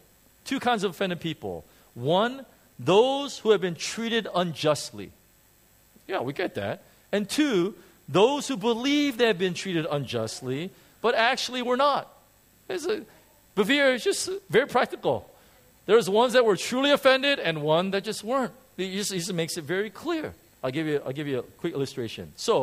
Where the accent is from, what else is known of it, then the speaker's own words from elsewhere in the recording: United States; now in Hong Kong; So I know we live in Hong Kong, but we wash our cars. Because I'm American, I'm so used to washing cars